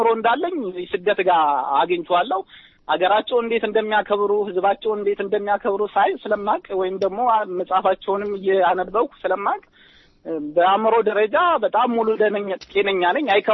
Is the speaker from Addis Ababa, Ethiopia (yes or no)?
no; Amhara, Ethiopia; እኔ የጎጃም ልጅ ነኝ።